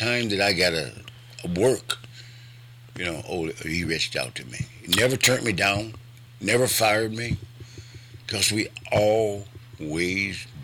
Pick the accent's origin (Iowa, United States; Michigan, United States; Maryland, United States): Iowa, United States; Waterloo; And you know, Ox was born 13 miles from my hometown.